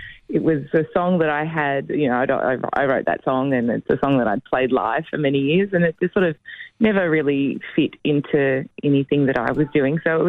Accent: Melbourne, Victoria, Australia; I'm from Melbourne.

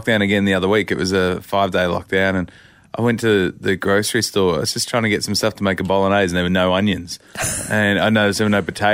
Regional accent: Melbourne, Victoria, Australia; because I'm from Melbourne and it was a long 12 months or so down there.

